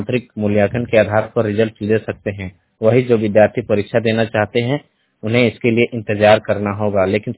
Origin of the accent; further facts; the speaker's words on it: Ranchi, Jharkhand, India; मैं रांची से हूँ